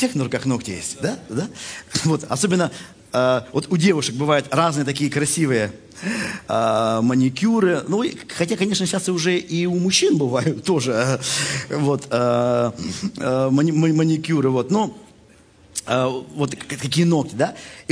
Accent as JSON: {"language": "Russian", "town": "Yekaterinburg", "region": "Sverdlovsk Oblast", "country": "Russia", "said": "говорят, ты откуда … Я говорю, из Екатеринбурга."}